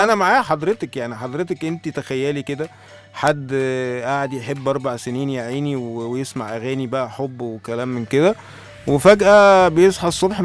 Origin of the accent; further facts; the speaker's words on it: Egypt; انا كشاب مصري لا